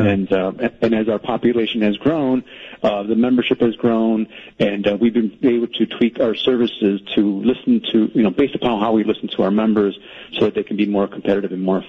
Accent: Chicago, Illinois, United States; also born or lived in Mexico; Yeah, I grew up in South Chicago, born in Mexico, but grew up in South Chicago.

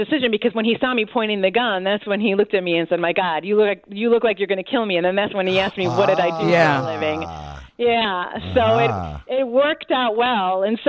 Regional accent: Cicero, Illinois, United States; also born or lived in Los Angeles; now in London, United Kingdom; And I grew up in Cicero. And then, you know, quick steps ahead, I ended up in L.A., and then from L.A. here to London.

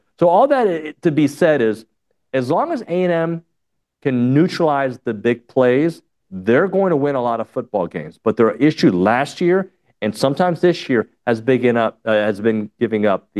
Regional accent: Houston, Texas, United States; I have the good fortune of working in Houston most of my career, and I grew up in Houston.

